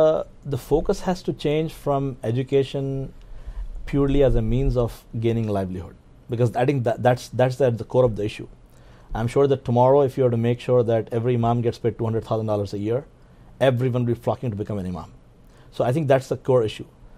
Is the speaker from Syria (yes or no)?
no; India; moved away as an adult; now in United States; Well, I grew up in India. I came to the US when I was 25 years of age, about 15 years ago.